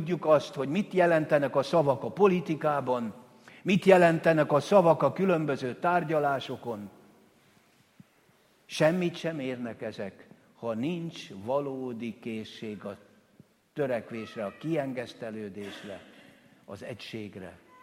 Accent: Hungary; mikor megtudták, hogy magyar vagyok, nem is értem igazából.

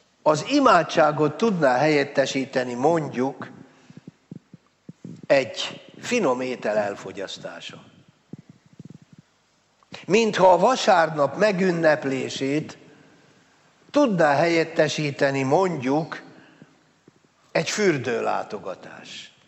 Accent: Győr, Győr-Moson-Sopron, Hungary; Végtelenül szégyeltem magam győri lévén

